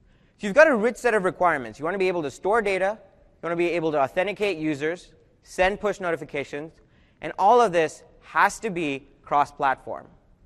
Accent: Houston, Texas, United States; I actually grew up in the area. I'm from Houston. I went to school in Austin.

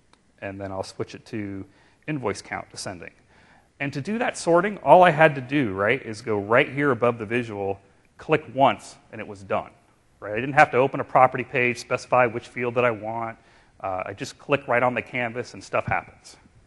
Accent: California, United States; I grew up in California, and I remember Sunday papers as a kid that were like this thick.

